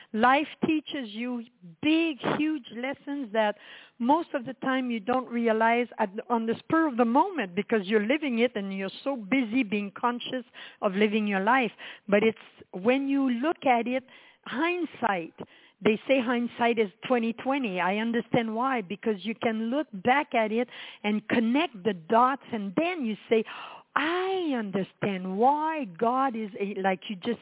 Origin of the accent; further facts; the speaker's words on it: Quebec City, Quebec, Canada; I was born in Quebec City in Canada, in the province of Quebec, for whoever listens from around the world. And I was born in Quebec City, raised in a family of 12.